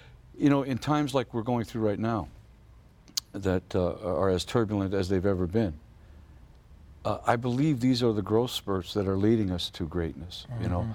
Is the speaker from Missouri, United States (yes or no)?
yes; St. Louis, Missouri, United States; when I grew up in St. Louis, it was this country was in a state of apartheid. You know, it was the 50s.